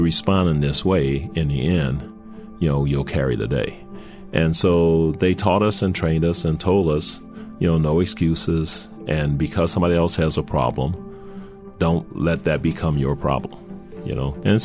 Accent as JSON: {"language": "English", "town": "New Orleans", "region": "Louisiana", "country": "United States", "said": "But yeah, so, I'm from New Orleans, so that all that stuff kind of, means a little something to me."}